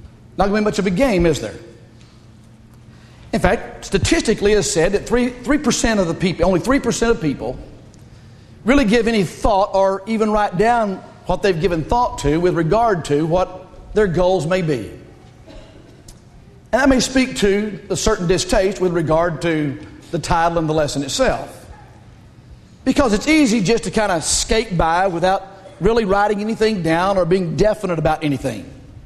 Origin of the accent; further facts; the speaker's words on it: United States; And as an American, I take a great deal of pride